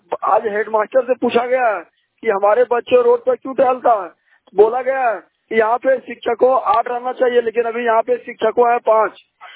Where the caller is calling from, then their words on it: Bhor, Bihar, India; ग्राम post भोर थाना खैरा जिला जमुई से।